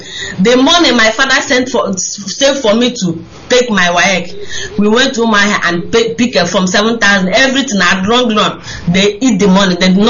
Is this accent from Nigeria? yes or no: yes; Uturu, Abia, Nigeria; now in Senegal; I'm from Iskwato. I'm from Uturu in Iskwato local government in Abia State.